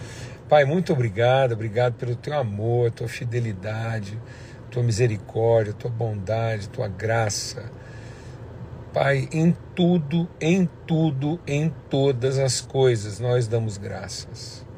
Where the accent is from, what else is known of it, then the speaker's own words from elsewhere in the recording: Brazil; nós, como brasileiros, estamos vivendo um dos momentos mais intensos